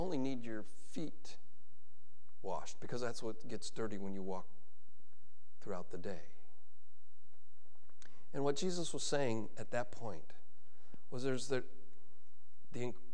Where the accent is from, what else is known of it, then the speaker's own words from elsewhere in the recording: United States; So that's a custom that obviously as an American I wasn't used